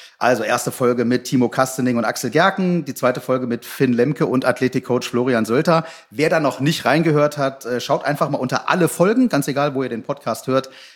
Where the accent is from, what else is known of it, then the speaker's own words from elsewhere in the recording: Hesse, Germany; ich bin jetzt Nordhesse, ich kenne mich mit dem Südhessischen nicht aus.